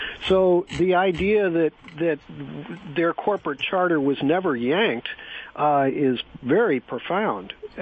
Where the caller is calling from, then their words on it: California, United States; I'm calling from California where we were subject to Enron